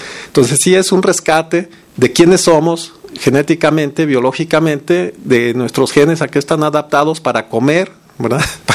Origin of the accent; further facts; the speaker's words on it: Guadalajara, Jalisco, Mexico; en Guadalajara la mayoría somos de una piel más clara